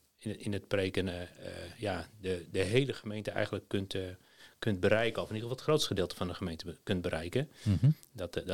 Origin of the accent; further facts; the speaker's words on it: Friesland, Netherlands; A, ben ik een Fries, dus dat scheelt.